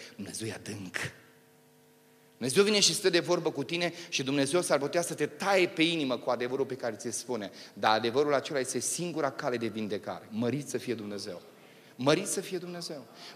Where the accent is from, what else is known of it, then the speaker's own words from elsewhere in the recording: Romania; Noi suntem români, așa-i? La noi un pic lucrurile sunt diferite.